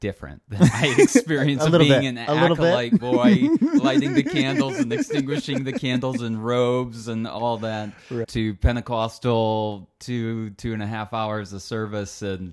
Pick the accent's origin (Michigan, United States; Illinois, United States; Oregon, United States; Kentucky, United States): Michigan, United States; Big Rapids; Yeah, so I grew up in Big Rapids. I'm a Big Rapids boy, I guess.